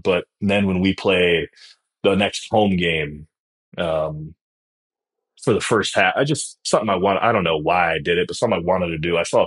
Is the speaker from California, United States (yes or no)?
no; Akron, Ohio, United States; I grew up in Akron